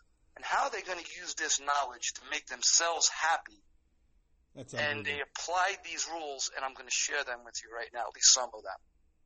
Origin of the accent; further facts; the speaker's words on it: Brooklyn, New York, United States; Well, growing up in Borough Park as a nice Jewish boy, I realized I was lacking some self-confidence.